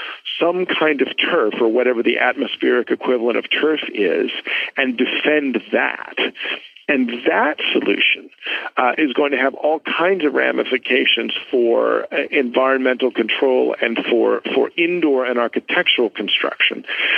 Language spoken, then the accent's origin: English; United States; the surprises that I feel as an American who thinks about internet technologies